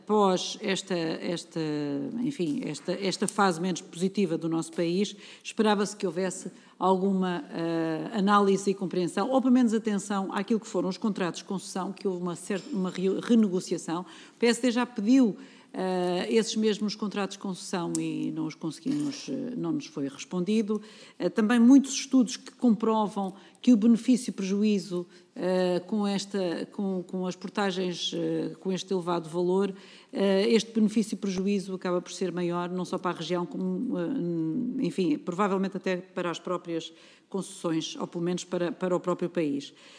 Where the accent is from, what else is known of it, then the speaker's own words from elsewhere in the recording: Beira, Portugal; apesar de também a conhecer enquanto Beirã